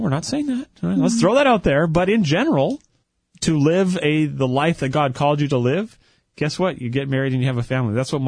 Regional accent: Canada; growing up in Canada on a farm, you know, very stoic culture where men were not expected to share their feelings.

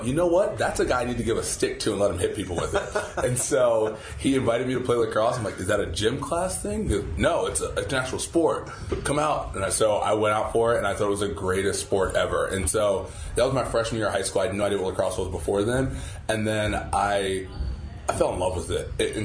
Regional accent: New Jersey, United States; now in California, United States; Yeah, so I grew up in New Jersey, and I was a baseball, basketball, football guy

